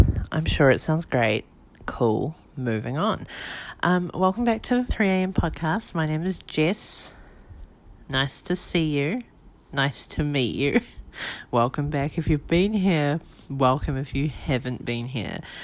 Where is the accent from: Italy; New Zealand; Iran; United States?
New Zealand; North Island; I am a Kiwi. I'm from New Zealand. grew up at the top of the North Island, and then went to uni in the middle of the North Island, and then lived and worked in this kind of top third of the North Island.